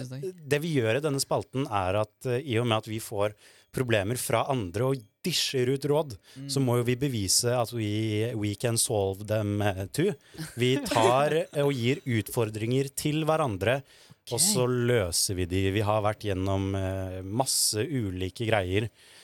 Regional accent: Oslo, Norway; now in Bergen, Norway; Som jeg lappet og sydde i påsken da jeg var hjemme i Oslo

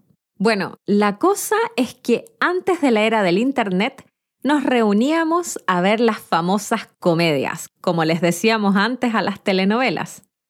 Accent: Chile; soy chilena

